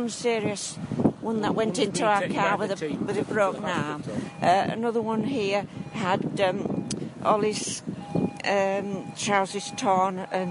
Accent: Filey, Yorkshire and the Humber, United Kingdom; from Filey.

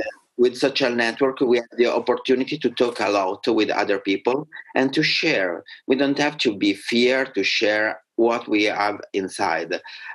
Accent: Marche, Italy; English is a second language; And with my husband, I have created fundraising with GoFundMe for my hometown region, is Marche. It's a very poor region because it's full of story, is the place which was birthed the Renaissance.

